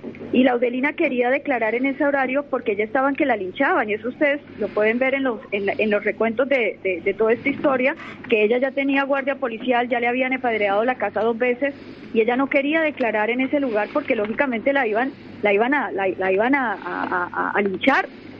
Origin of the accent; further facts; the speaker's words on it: Córdoba, Argentina; accent: Colombian; No, tengo acento colombiano